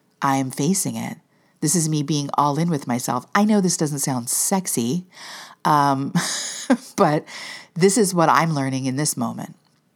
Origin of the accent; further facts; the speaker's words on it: Canada; like, am I like this? Like, not just as a Canadian, keep calm and be passionate.